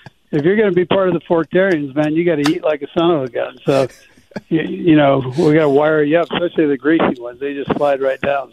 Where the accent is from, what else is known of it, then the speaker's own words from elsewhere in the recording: Philadelphia, Pennsylvania, United States; And I take a lot of pride in feeling like, you know, I'm part of Philadelphia, and I love that part, you know.